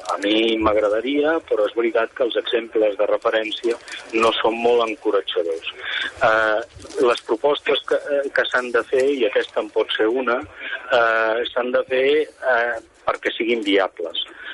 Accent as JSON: {"language": "Catalan", "region": "Catalonia", "country": "Spain", "said": "i ara aquí parlo com a català"}